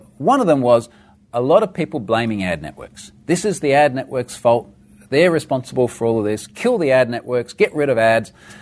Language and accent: English; Australia; being an Aussie.